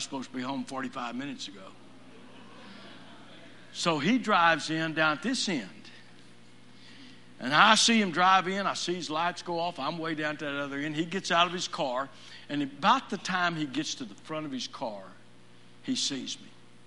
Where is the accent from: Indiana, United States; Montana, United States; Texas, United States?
Texas, United States; Fort Worth; I mentioned I grew up in Fort Worth. And all my life I wanted to be a lawyer